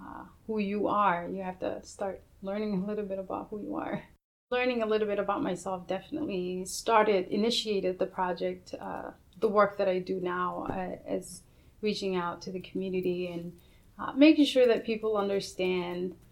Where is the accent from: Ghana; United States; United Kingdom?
United States; Georgia; just because growing up in Georgia, that's, people didn't ask you, where are you from?